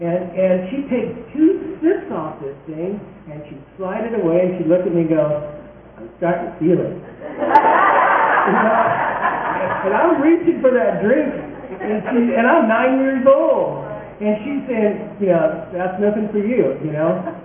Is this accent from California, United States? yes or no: yes; San Diego, California, United States; I'm not from Texas, but I have always rooted for one team in Texas. And at this time, I just want to say one thing: Giggum Aggies. But I'm from San Diego, California